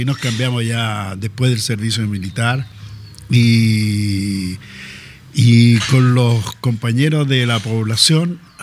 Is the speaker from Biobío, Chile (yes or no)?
no; Santiago, Santiago Metropolitan, Chile; born there; Yo nací en Francisco de Bardés y 2110, que queda derechito por esta calle Maturana, pasado Mapocho, antes de llegar a Balmaceda, que ahí estaba el estadio del Colo Colo en esos años. Ahí está la calle Francisco Bardés y 2110. Ahí nací.